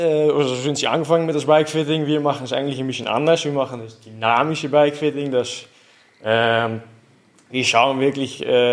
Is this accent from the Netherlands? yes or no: yes; Netherlands; German is a second language; now in Seeboden, Austria; Ich bin auch ein Holländer, so wie der Nick und die Marielle.